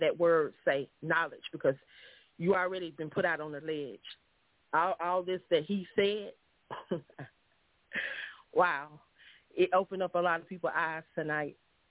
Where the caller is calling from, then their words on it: Union City, Georgia, United States; I am calling from Union City, Georgia, tonight.